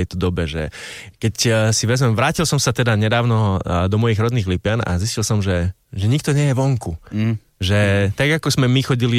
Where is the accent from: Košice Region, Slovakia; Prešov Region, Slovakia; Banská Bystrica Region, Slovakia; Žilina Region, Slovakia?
Prešov Region, Slovakia; Lipany; Vieš čo, my sme mesto siedmých Lip